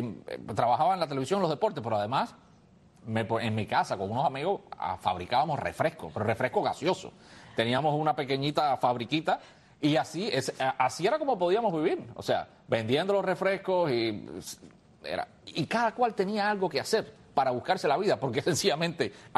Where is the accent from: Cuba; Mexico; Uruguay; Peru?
Cuba; O sea, irrepetible mi experiencia personal como cubano.